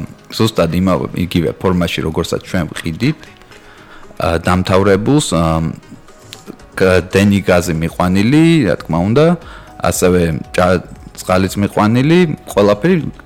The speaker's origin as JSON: {"language": "Georgian", "country": "United States", "tie": "born or raised there", "lives_now": "Georgia", "said": "მე გავიზარდე ამერიკაში, სკოლა, უნივერსიტეტი დავამთავრე ამერიკაში, განათლებით ფინანსისტი ვარ და სულ რაღაც 2 წელზე ცოტა მეტი რაც დავბრუნდი საქართველოში"}